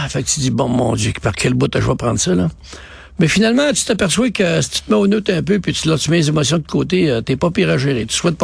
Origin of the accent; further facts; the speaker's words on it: Quebec, Canada; Moi et mes parents, tu sais, on vient du Lac-Saint-Jean, resté à cette île. Puis le rêve de mes parents, moi, c'était de déménager à Québec.